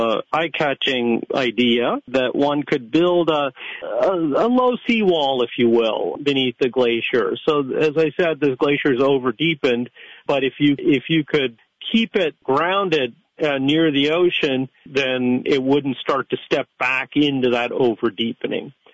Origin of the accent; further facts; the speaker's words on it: India; Interestingly enough, I grew up in India. I was born in India. I grew up there, went through school there.